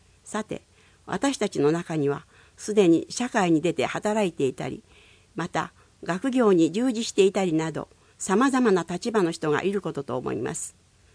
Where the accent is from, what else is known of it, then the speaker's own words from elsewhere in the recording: Yawatahama, Ehime, Japan; 自分が生まれ育ったふるさとである八幡浜が徐々に変わりつつあるということを改めて実感しました